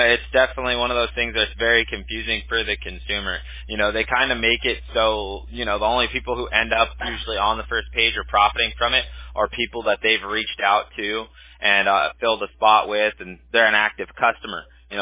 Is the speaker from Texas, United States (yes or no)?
no; California, United States; I mean, I grew up in the Bay Area of California, but I used to go up there all the time.